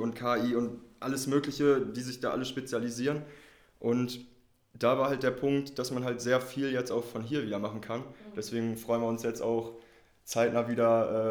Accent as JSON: {"language": "German", "town": "Geseke", "region": "North Rhine-Westphalia", "country": "Germany", "said": "also wir kommen ja aus Geseke, das ist im Kreis Soest, und die Nachbarstadt ist Salzkotten im Kreis Paderborn."}